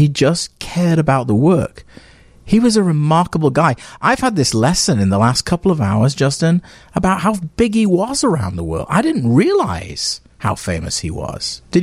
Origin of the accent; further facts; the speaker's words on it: Manchester, North West England, United Kingdom; You know, I'm from Manchester.